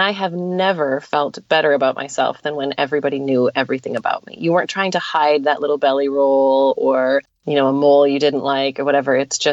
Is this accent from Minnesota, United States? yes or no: yes; Minnesota, United States; So I mentioned that I'm from South Central Minnesota, and I grew up on a dairy farm.